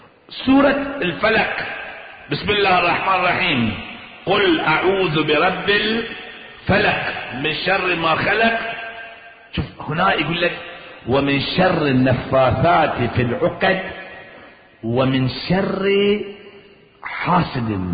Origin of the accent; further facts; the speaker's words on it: Bahrain; ناس عندنا في البحرين في أماكن ثانية عجايز كبار صغار